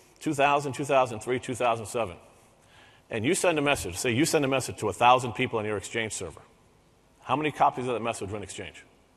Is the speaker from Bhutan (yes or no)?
no; New York, United States; Since nobody here believes me, I'm from New York, so nobody's going to believe anything somebody from New York.